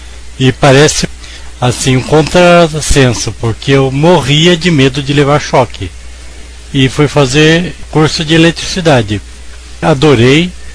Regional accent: São Paulo, Brazil; E depois de um tempo, aí eu vim definitivamente para a Zona Leste de São Paulo. Bem como disse o seu Nenê, Zona Leste somos nós e eu. Vim para a Vila Carrão, morei 25 anos no Carrão, e agora estou há 20 anos aqui

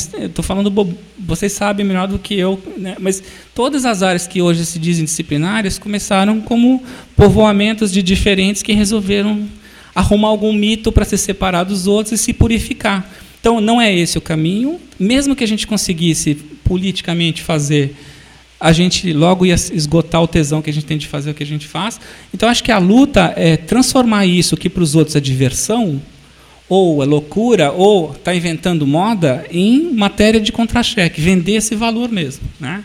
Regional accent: Brazil; Você tem uma identidade civil, eu sou brasileiro, mas eu sou corintiano

